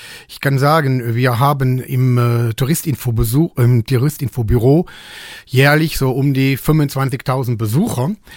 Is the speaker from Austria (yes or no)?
no; Eupen, Wallonia, Belgium; Vor allen Dingen ist der Verein aus meiner Heimatstadt